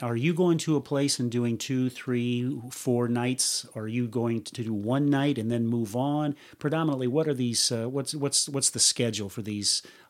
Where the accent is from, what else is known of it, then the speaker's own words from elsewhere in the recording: Davenport, Iowa, United States; You said that you had played the Adler Theater in Davenport, Iowa, my hometown, right?